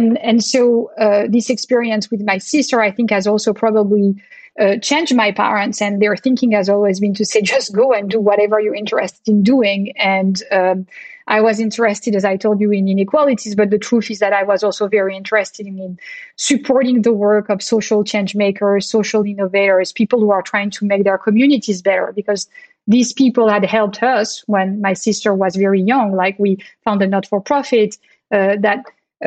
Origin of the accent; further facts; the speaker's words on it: France; So I grew up in France, as we've been discussing, right?